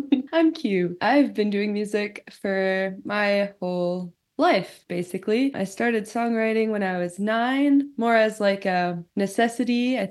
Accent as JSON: {"language": "English", "town": "Nanton", "region": "Alberta", "country": "Canada", "said": "I'm from Nanton, Alberta originally. Shout out to that 2,000 people town."}